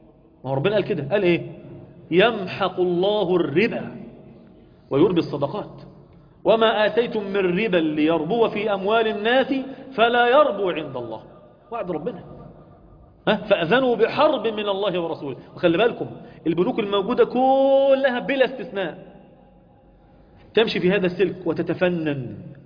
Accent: Sharqia Governorate, Egypt; والله الفلاحين عندنا في الشرقية كانت الزراعة زي الفل

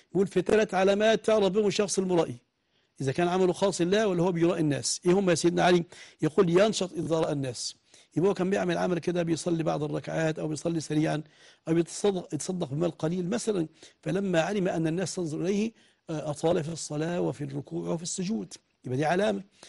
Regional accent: Egypt; فطبعا لما أصبح ما عندناش مساحة لهذا الأمر اللي عندنا في مصر بصفة عامة،

